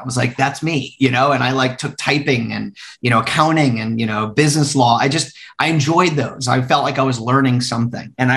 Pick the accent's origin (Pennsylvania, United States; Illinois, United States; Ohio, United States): Pennsylvania, United States; Lewisburg; And that's where I was born and raised. I was born and raised in Lewisburg, Pennsylvania.